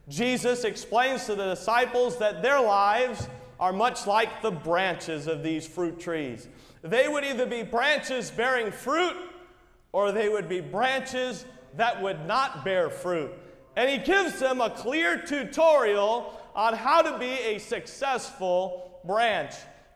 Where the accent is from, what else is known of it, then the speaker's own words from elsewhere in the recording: New England, United States; I grew up in the New England states, and I don't know if many of you have been able to go there, but it's a very beautiful area of the country.